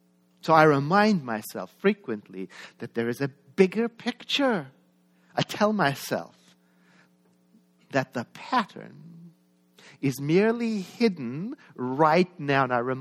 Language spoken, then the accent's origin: English; South Africa; we grew up together in South Africa